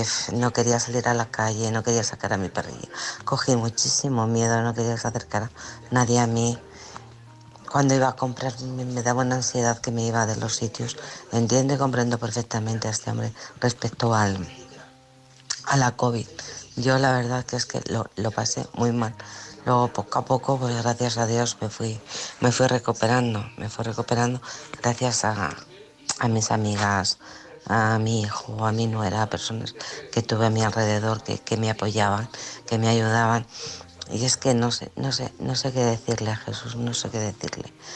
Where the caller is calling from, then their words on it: Alcorcon, Community of Madrid, Spain; de Alcorcón.